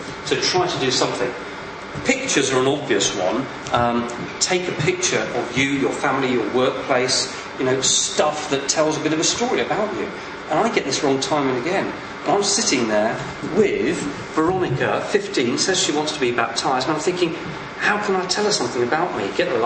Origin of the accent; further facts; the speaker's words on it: England, United Kingdom; I come from England.